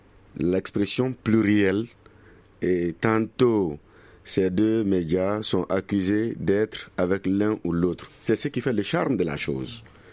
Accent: Mali; chez nous au Mali

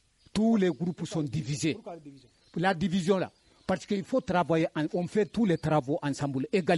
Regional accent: Oussoubidjania, Guinea; donc chez nous, à Oussoubidjania aujourd'hui

